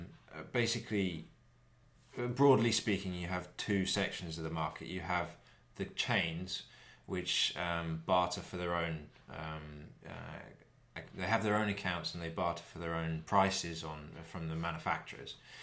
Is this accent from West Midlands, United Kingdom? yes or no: no; Southampton, South East England, United Kingdom; one near my hometown, Southampton, in Hedge End.